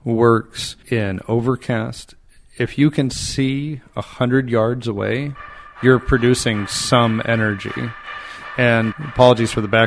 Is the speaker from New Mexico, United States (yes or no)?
yes; New Mexico, United States; We're from New Mexico originally, and in New Mexico, they're drinking river water now, because the wells are going dry.